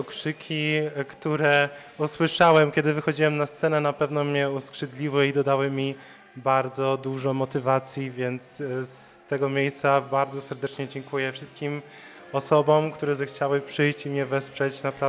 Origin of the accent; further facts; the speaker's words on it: Ustroń, Silesian Voivodeship, Poland; moved away as an adult; now in Bydgoszcz, Poland; jestem bydgoszczaninem z wyboru, chociaż pochodzę z Beskidów, z miasta uzdrowiska Ustroń. To już od ponad 8 lat tutaj mieszkam. Przeprowadziłem się tutaj na studia, żeby studiować w Akademii Muzycznej.